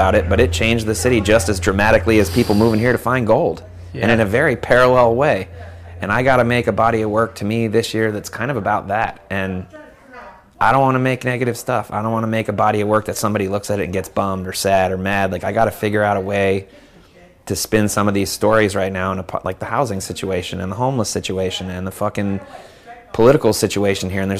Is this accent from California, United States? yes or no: yes; San Francisco, California, United States; when you meet somebody older and you're like, I'm from San Francisco, they're like, wow, right.